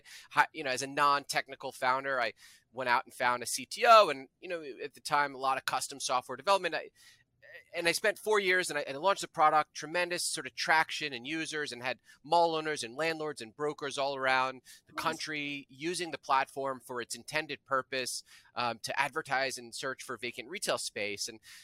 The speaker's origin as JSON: {"language": "English", "town": "New York City", "region": "New York", "country": "United States", "tie": "born or raised there", "said": "I grew up in New York City."}